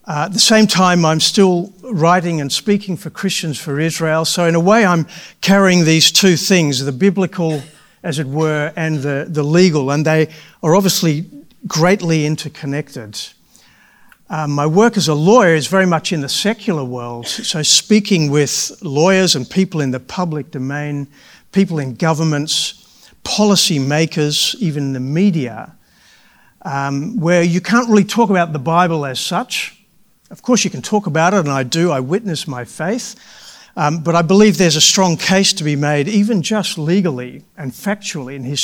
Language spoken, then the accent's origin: English; Australia; moved away as an adult; also born or lived in United Kingdom; now in Netherlands; I grew up in Australia, and I actually came to the UK in my mid-20s, lived here for a few years, and then I met my wife, who is Dutch, and moved to Holland in the early 90s.